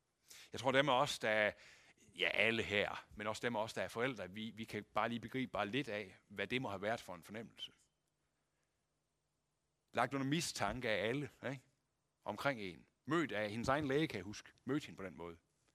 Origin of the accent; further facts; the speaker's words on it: Aulum, Central Denmark Region, Denmark; vi er født i Aulum, eller opvokset i Aulum begge to.